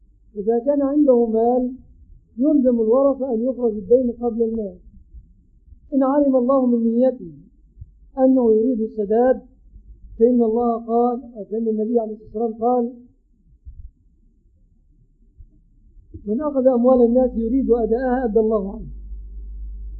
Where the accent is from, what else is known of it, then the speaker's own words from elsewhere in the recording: Egypt; في بلادنا مصر